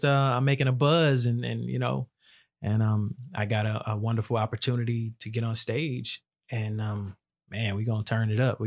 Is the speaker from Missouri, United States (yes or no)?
yes; St. Louis, Missouri, United States; now in Phoenix, United States; St. Louis? Yeah, born and raised in St. Louis.